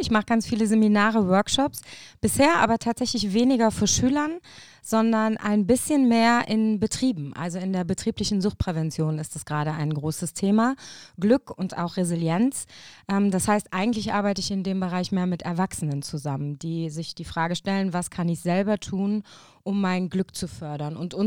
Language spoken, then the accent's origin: German; Beggendorf, North Rhine-Westphalia, Germany; Also, ich komme ursprünglich aus Beggendorf. Das ist so ein kleines Käffchen bei Basweiler, gehört noch in die Städteregion Aachen.